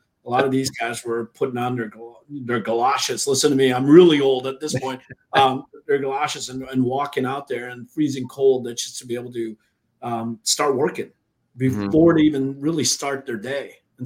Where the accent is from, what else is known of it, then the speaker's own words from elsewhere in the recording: Minnesota, United States; And I grew up in Minnesota, by the way.